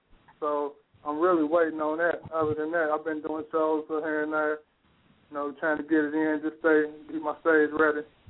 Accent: Louisville, Kentucky, United States; I mean, growing up in Louisville, you would always want to do a song about Ali

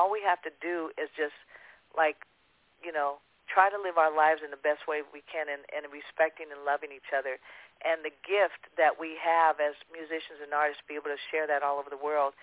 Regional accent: California, United States; we're all from the Bay Area, born and raised

